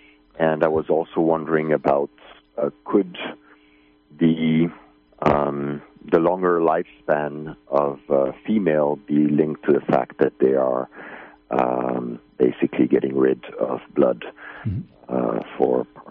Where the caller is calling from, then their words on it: Finland; English is a second language; Hi, I'm calling from Finland.